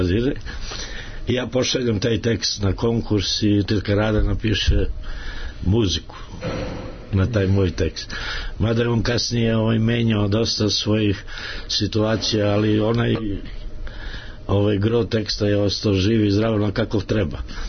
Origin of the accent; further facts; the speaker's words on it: Kuršumlija, Southern and Eastern Serbia, Serbia; Ja sam rođen dole u Toplici, na jugu, u Kuršumli.